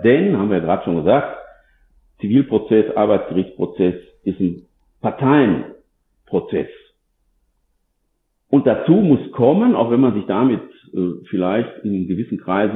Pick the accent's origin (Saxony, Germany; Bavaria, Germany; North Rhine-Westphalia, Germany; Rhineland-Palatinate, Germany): North Rhine-Westphalia, Germany; Ich selbst bin ja aus Nordrhein-Westfalen und da auch ansässig.